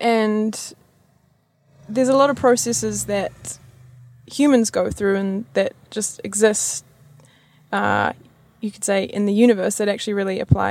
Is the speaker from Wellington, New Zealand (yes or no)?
no; Kerikeri, Northland, New Zealand; moved away as an adult; now in Auckland, New Zealand; No, I'm originally from Kirikiri, which is 3 hours north.